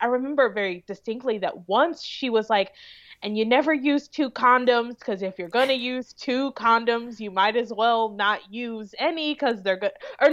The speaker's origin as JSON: {"language": "English", "region": "Kentucky", "country": "United States", "tie": "born or raised there", "said": "I'm also born and raised in Kentucky."}